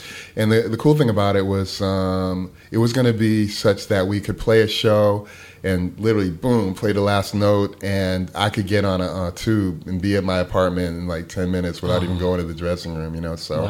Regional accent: Guilford, Connecticut, United States; It's pretty much, if I go back to my hometown, which is Guilford, Connecticut, actually, where I grew up, it's pretty much the same place that I left

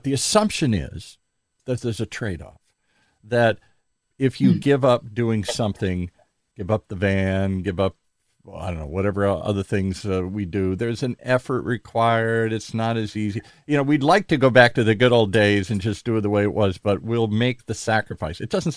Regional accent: Michigan, United States; When I grew up in the Midwest, oh my gosh, the sun wouldn't come out for a month on end when I was in Michigan and places like that.

